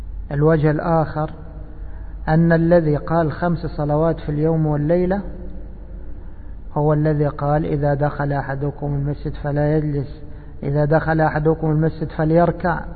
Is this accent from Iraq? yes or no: no; Egypt; كما يقولون عندنا في مصر على قد فهمنا